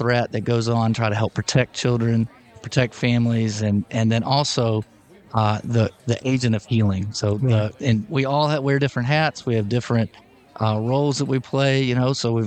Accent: Guntersville, Alabama, United States; now in Hoover, United States; No, I'm from Gunnersville, Alabama. That's where I grew up and then went to the University of Alabama. And then we ended up marrying and settling in Hoover.

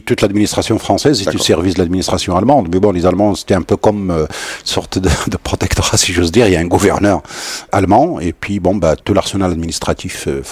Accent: Morocco; ce qui est intéressant dans cette histoire, c'est le contexte chez nous au Maroc

